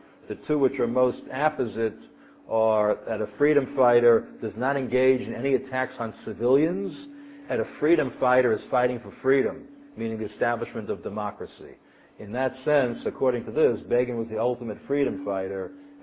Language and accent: English; Muncie, Indiana, United States; I remember growing up in Muncie, there was a fellow in the shul